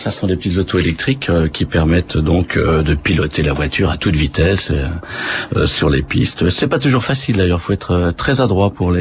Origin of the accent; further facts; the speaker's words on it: Normandy, France; born there; Moi, je suis né dans l'Eure, en Normandie.